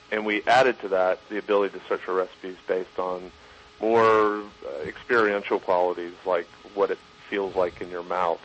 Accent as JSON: {"language": "English", "town": "Birmingham", "region": "Alabama", "country": "United States", "tie": "born or raised there", "said": "my partner, Bryce Stevens, and I, we grew up together in Birmingham, Alabama"}